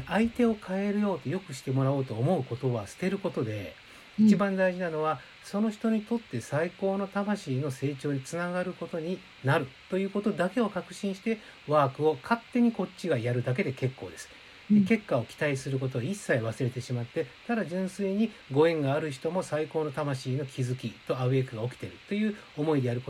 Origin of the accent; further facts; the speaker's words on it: Hiroshima, Japan; 私も何を隠そう、うん、広島県出身ですので、子供の頃からずっとやっぱカープは応援してますけれども